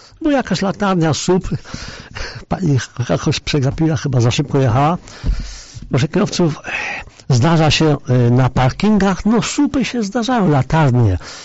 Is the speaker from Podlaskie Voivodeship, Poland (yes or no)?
no; Inowrocław, Kuyavian-Pomeranian Voivodeship, Poland; w mieście moim rodzinnym, tam gdzie się urodziłem, też w Inowrocławiu.